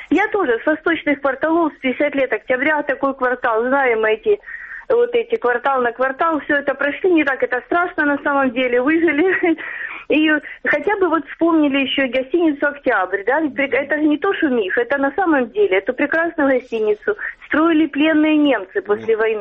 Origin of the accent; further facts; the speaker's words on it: Luhansk, Luhansk Oblast, Ukraine; born there; я родилась в Луганске.